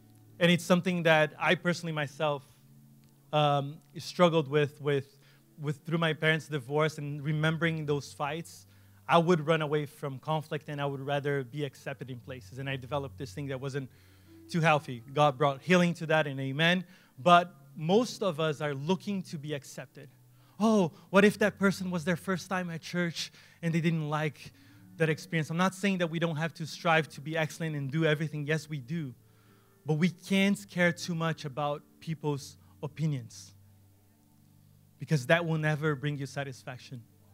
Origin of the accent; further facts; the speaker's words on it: Brazil; English is a second language; got my first pair of Nikes, they had like they were white, black and red, the colors of my soccer team growing up in Brazil.